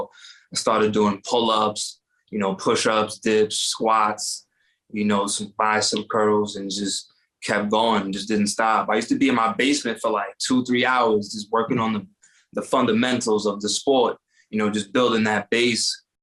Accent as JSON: {"language": "English", "region": "New York", "country": "United States", "said": "I'm from New York."}